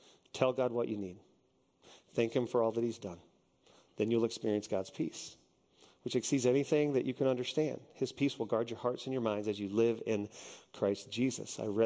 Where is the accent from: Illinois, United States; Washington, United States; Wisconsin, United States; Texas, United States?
Texas, United States; So I grew up in Texas.